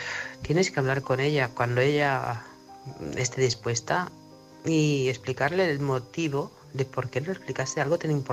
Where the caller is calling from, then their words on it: Manresa, Catalonia, Spain; corresponsal de Manresa, Barcelona.